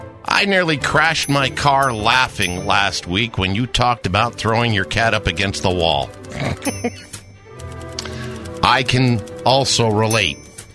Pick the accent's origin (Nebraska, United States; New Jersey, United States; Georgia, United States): New Jersey, United States; I'm a transplant from New Jersey. Been here 9 months. Whoever I was talking to after I said I was from New Jersey